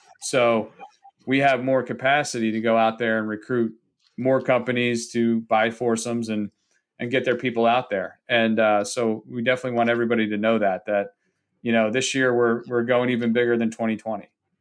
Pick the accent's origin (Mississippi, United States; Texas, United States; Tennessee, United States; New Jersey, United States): New Jersey, United States; Atlantic City; I grew up on the beach, basically. I was born in Atlantic City, and I lived 10 minutes from the beach.